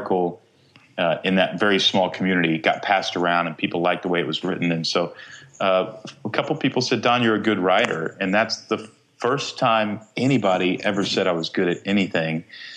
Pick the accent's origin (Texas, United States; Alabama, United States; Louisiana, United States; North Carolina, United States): Texas, United States; Growing up in Texas is formative in terms of the pride, the sense of pride that you have